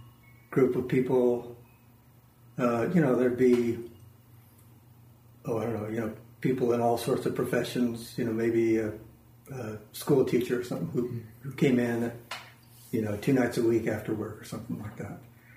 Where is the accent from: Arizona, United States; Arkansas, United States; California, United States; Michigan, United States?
Arizona, United States; Phoenix; Well, I grew up in Phoenix, which is where Roberto Venn is located.